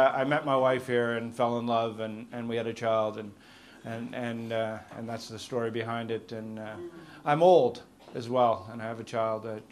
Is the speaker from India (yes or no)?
no; Canada; now in United Kingdom; Don't worry, I'm from Canada originally, but I've lived in the UK for 8 years.